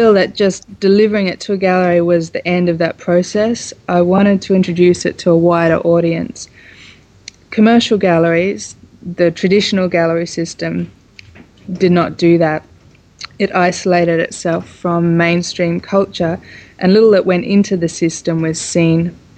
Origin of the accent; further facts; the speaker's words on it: Australia; I'm from Australia and I'm an artist.